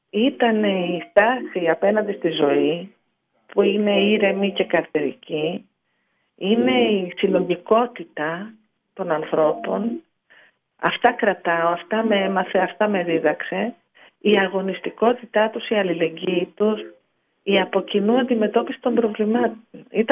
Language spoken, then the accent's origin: Greek; Athens, Attica, Greece; now in Ikaria, Greece; ως ανθρώπου που ήρθα από έναν άλλο τόπο, από την Αθήνα